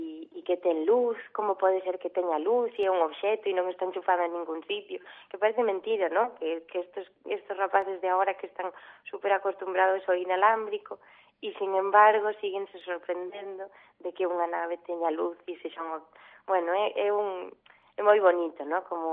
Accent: O Grove, Galicia, Spain; bueno, nós somos do Grove e estábamos aquí justamente no Grove

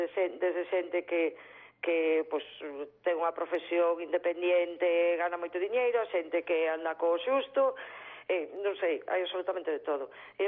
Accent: Galicia, Spain; xa se ve que somos galegas.

